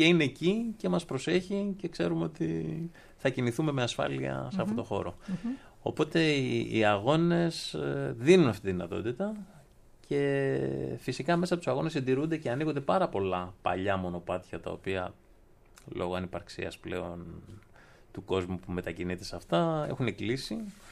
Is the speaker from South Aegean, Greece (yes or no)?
yes; Serifos, South Aegean, Greece; είμαι από Σέριφο.